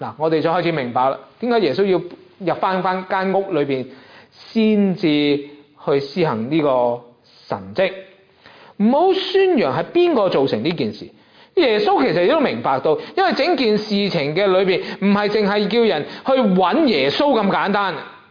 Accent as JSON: {"language": "Chinese", "country": "China", "said": "我们中国人都有句说话啦"}